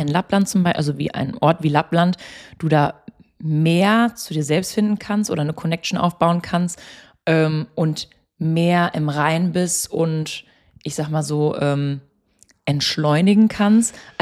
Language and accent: German; Bocholt, North Rhine-Westphalia, Germany; wir kommen ja auch beide aus Bocholt, aus dem Dorf und da ist gefühlt auch nichts